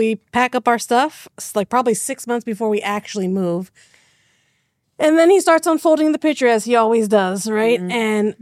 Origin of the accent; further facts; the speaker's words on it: Pittsburgh, Pennsylvania, United States; also born or lived in Brazil; Born in Pittsburgh, mostly raised in Pittsburgh, but I went to Brazil when I was 6 months old till I was four, so also Brazil.